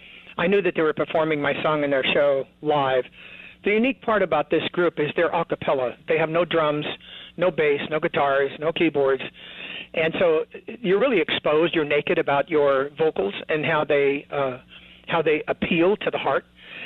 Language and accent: English; California, United States; I'm from California. I was born in Los Angeles, but not raised in a big city. I was raised by my grandparents on a farm because of my parents' divorce.